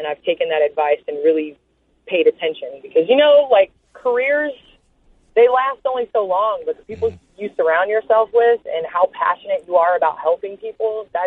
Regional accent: Chicago, Illinois, United States; it's really home, and I am a Chicagoan always. I cheer for Chicago sports, and that's how it always will be.

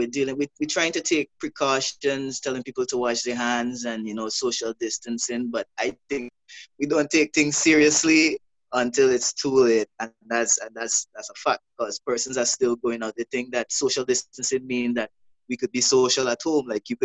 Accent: Guyana; I'm from Guyana.

